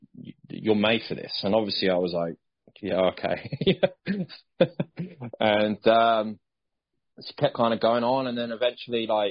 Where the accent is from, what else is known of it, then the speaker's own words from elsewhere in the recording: Bracknell, South East England, United Kingdom; moved away as an adult; also born or lived in Nottingham / Sheffield; I'm originally from Bracknell Way, and so is my wife.